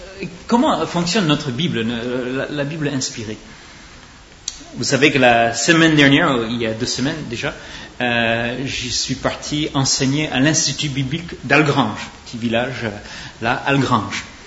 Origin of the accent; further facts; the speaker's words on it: California, United States; French is a second language; Beaucoup savent, d'entre vous savez que je viens de la Californie. Alors, je connais un peu la géographie californienne, parce que c'est là où j'ai grandi